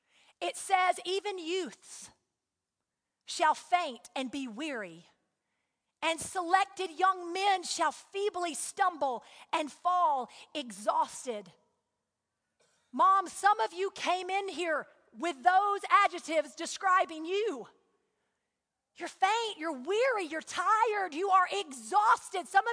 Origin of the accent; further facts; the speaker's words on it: Huntsville, Alabama, United States; I grew up in Huntsville, Alabama.